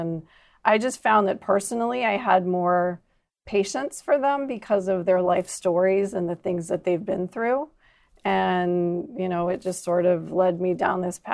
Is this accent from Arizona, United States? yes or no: no; Philadelphia, Pennsylvania, United States; I grew up in Philadelphia and I had very active grandparents.